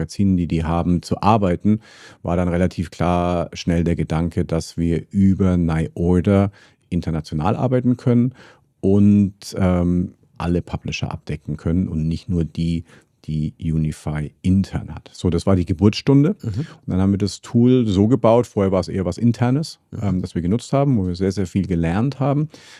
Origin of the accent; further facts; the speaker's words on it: Munich, Bavaria, Germany; Sonst ich als Münchner Bayer schaff's ja sonst noch nicht mal was in Österreich zu verkaufen.